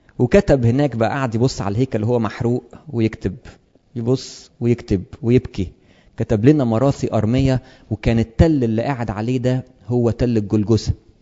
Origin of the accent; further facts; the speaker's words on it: Egypt; وخدوه جابوه هنا عندنا في مصر